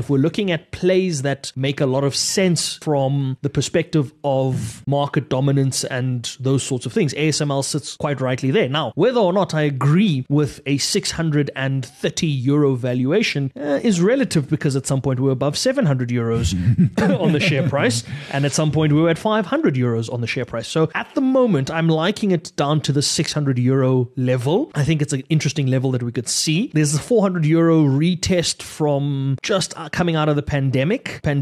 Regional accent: South Africa; as a South African.

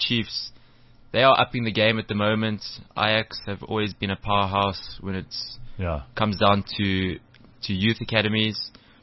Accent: Pretoria, Gauteng, South Africa; So I grew up in Pretoria with Tucks, and then moved on to Orlando Pirates, played a year there, and then with Sundowns, spent a few years there before moving back to Pretoria.

